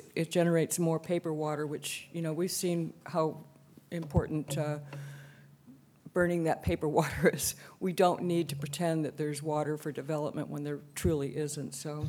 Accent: Los Osos, California, United States; Good morning … I'm from Los Osos.

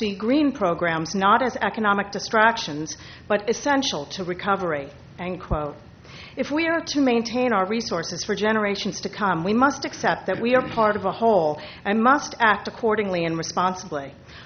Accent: Los Osos, California, United States; from Los Osos.

